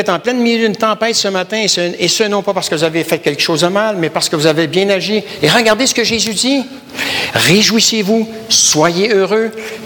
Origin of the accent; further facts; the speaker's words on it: Canada; now in Belgium; Je n'ai sûrement pas d'ici avec l'accent que j'ai, hein. Et je leur dis, non, je viens du Canada.